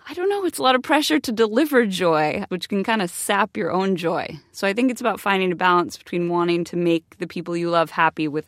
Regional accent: California, United States; And I'm from California. We have a very informal rolled tacos, throw out some baby carrots for the reindeer, casual way of celebrating.

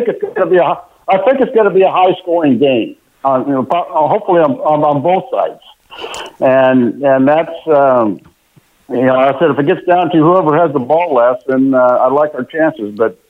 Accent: Nebraska, United States; My Nebraska connection, I was born and raised in Nebraska.

